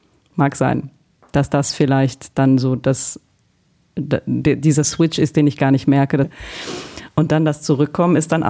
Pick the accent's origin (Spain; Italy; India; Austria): Italy; now in Germany; ich habe mich nie als Touristin verstanden, sondern immer als Italienerin, die in Deutschland lebt.